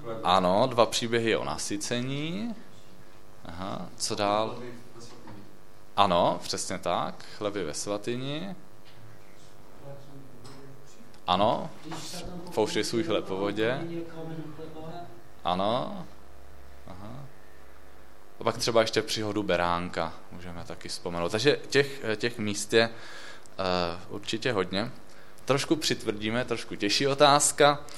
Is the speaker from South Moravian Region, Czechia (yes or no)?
yes; Brno, South Moravian Region, Czechia; moved away as an adult; now in Ostrava, Czechia; Já původně pocházím z Brna, s ženou jsme se stěhovali do Ostravy teďka v srpnu, takže asi před půl rokem